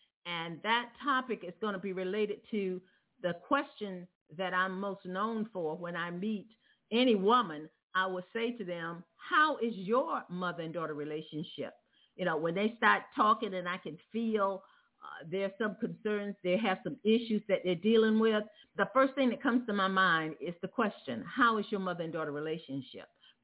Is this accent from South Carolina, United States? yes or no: yes; Lake City, South Carolina, United States; I was raised right there in Lake City, South Carolina, right up the street from you.